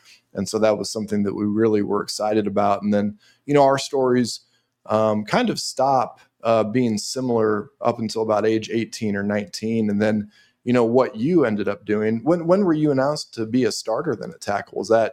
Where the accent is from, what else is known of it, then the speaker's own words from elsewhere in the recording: Nebraska, United States; it seems very similar to how we grew up over here in Adams County, Nebraska.